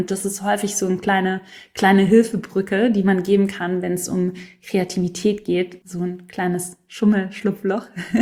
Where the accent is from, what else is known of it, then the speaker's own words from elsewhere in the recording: Baden-Württemberg, Germany; Berlin ist natürlich irgendwie internationaler als Stuttgart. Ich komme selber da aus der Gegend